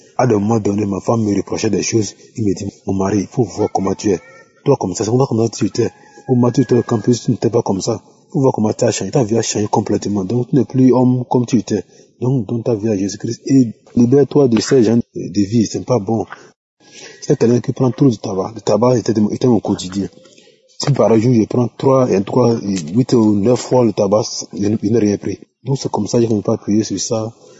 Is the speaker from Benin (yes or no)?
yes; Kopargo, Donga, Benin; moi je suis un Béninois du Nord-Ouest, précisément dans la commune de Kopargo.